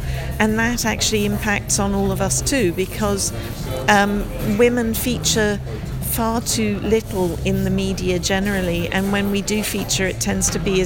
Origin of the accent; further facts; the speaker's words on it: United States; moved away; I'm originally American, which is why I have the strange accent.